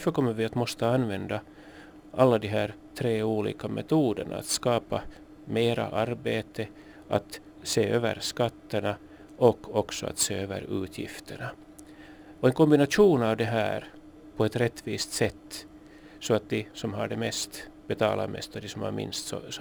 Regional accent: Ostrobothnia, Finland; De ska ha precis samma möjligheter som vi österbottningar att ta sig fram i världen.

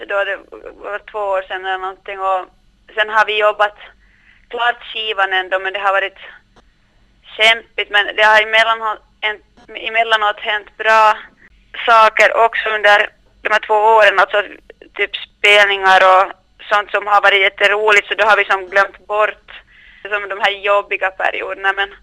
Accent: Korsholm, Ostrobothnia, Finland; also born or lived in Malmö; now in Stockholm, Sweden

